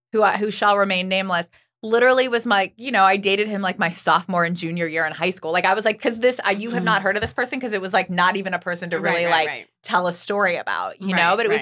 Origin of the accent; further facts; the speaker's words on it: Pennsylvania, United States; in Pennsylvania last week. Like, I had like ex-boyfriends from high school who are still live in my hometown messaging me and doing things for my stepmom